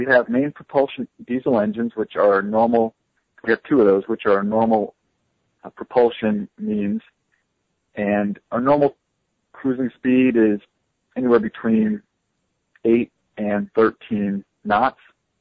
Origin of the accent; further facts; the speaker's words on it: New York, United States; my mom, you know, served in the bank industry for a while in my hometown in upstate New York.